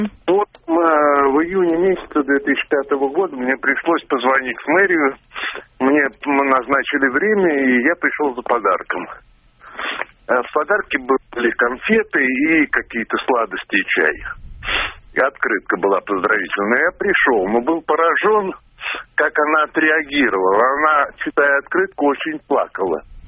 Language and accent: Russian; Obninsk, Kaluga Oblast, Russia; я из Обнинска.